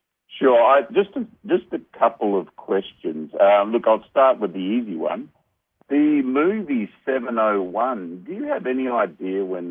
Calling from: Perth, Western Australia, Australia; I'm calling from Perth, Australia.

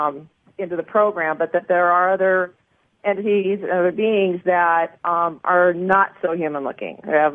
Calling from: Colorado, United States; I'm calling from Colorado, and I just wanted to say hello.

